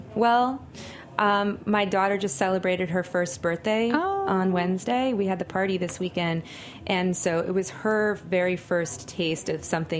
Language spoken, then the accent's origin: English; Miami, Florida, United States; also born or lived in New York City, United States; growing up in Miami, but especially in New York City